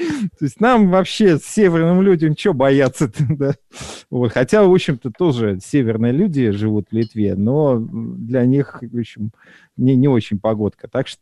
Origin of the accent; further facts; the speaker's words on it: Moscow, Russia; мы поехали, москвичи, семья москвичей поехала в Клайпеду, да, в Литву.